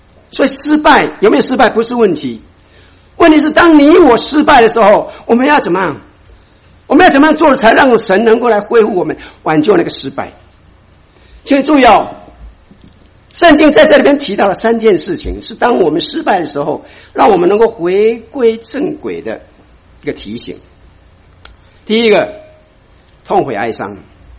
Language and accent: Chinese; Taiwan; accent: Taiwanese; 显然的就像我一样，有个台湾口音，一听就知道我是台湾来的。